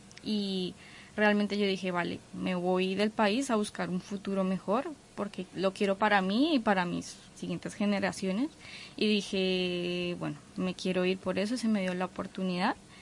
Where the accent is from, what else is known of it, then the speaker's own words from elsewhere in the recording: Colombia; now in Spain; He podido crecer tanto laboralmente como muchas cosas que quizá en mi país, que es Colombia, estaría muy difícil conseguir